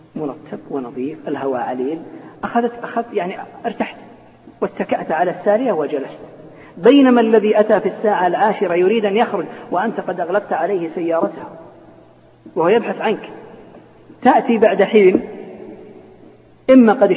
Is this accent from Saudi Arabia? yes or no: yes; Al-Qassim, Saudi Arabia; هذا المشايخ الكبار عندنا في القصيم